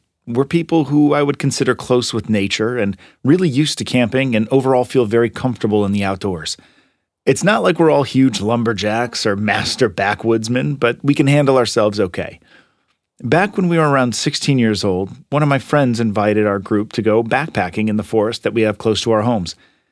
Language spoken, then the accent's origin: English; Belgium; So I grew up in Belgium, even though I have American parents.